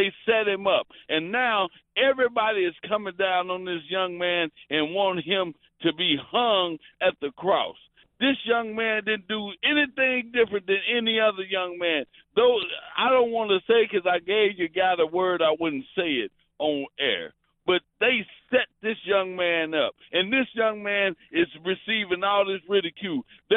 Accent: Houston, Texas, United States; I'm from Houston.

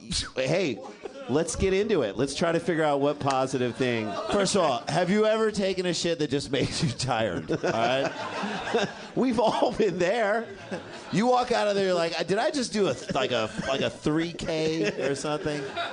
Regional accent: St. Louis, Missouri, United States; I love growing up in St. Louis.

